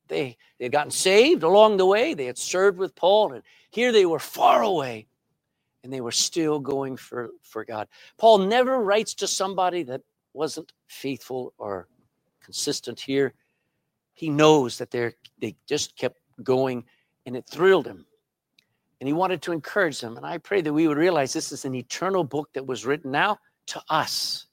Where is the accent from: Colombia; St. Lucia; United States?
United States; Texas; I'm from Texas.